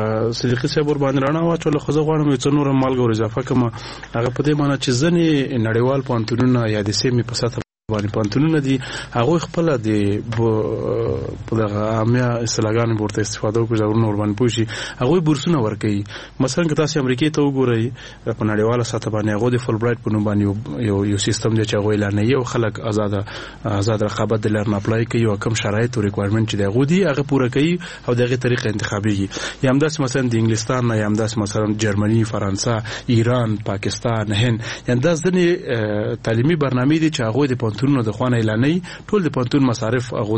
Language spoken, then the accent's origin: Pashto; Nangarhar, Afghanistan; نو زه د ننګرهار ولایت ما